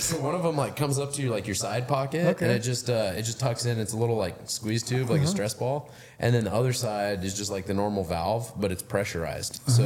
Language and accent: English; Baker City, Oregon, United States; Baker City, Oregon.